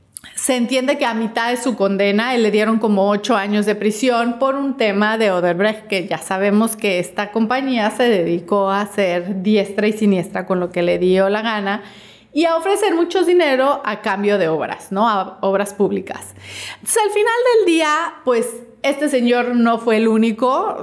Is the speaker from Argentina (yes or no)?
no; Mexico; si me ven de México, ya saben cómo somos los mexicanos